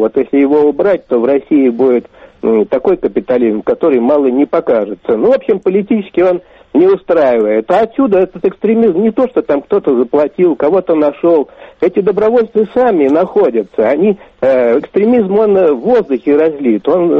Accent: Vitebsk, Vitebsk Region, Belarus; now in Moscow, Russia; Кто-то взрывал банки в Витебске, в моем родном городе бывшем

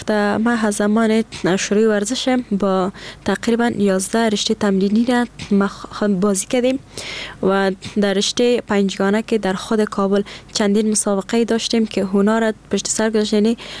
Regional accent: Afghanistan; یگانه مشکلی که ما افغانا داریم همین شرایط است

